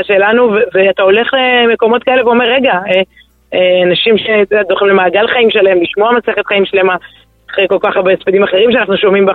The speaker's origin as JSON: {"language": "Hebrew", "town": "Ramat HaSharon", "region": "Tel Aviv District", "country": "Israel", "tie": "born or raised there", "said": "אני גדלתי ברחוב רות ברמת השרון, הרחוב המקביל הוא רחוב נעמי."}